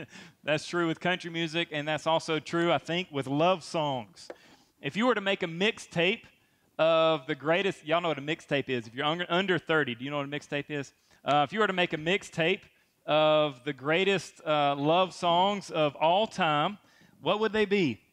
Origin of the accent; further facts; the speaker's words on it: Georgia, United States; I grew up in Middle Georgia, so country is where it's at for me.